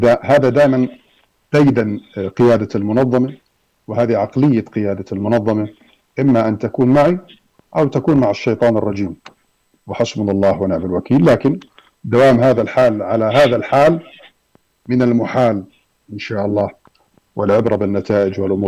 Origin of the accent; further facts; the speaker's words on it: Palestine; إحنا كأمة فلسطينية ليس من ديدنا الحساب أو المساءلة أو الثواب أو العقاب